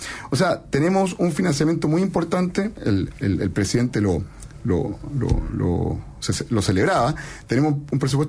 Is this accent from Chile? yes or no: yes; Chile; Acá somos chilenos ayudándonos a chilenos